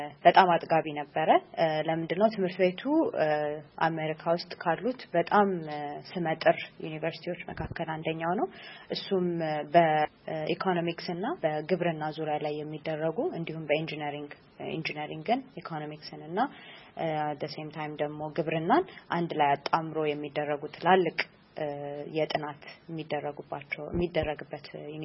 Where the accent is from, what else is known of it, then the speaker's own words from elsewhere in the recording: Addis Ababa, Ethiopia; ከአዲስ አበባ ነው የመጣሁት።